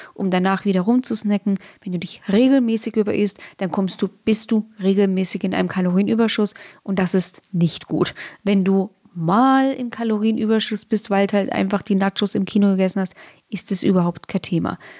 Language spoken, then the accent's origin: German; Nuremberg, Bavaria, Germany; Bei uns in Franken, in Nürnberg, heißt es Kong.